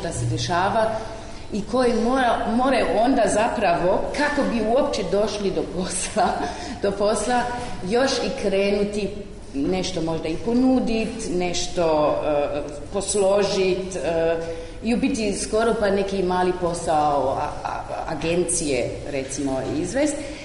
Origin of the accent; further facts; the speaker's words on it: Germany; Croatian is a second language; now in Croatia; kao Njemica koja živi tamo u Hrvatskoj